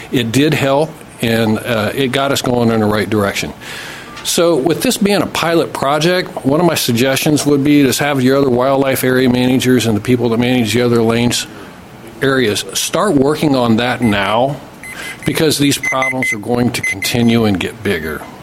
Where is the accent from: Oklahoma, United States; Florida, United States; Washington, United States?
Washington, United States; Ellensburg; I'm from Ellensburg, Washington.